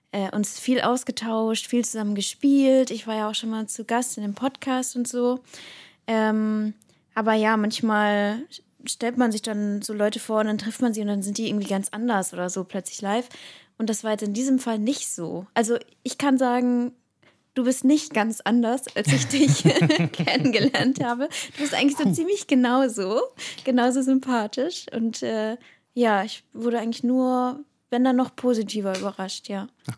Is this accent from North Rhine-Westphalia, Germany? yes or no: yes; Cologne, North Rhine-Westphalia, Germany; ich komme aus Köln natürlich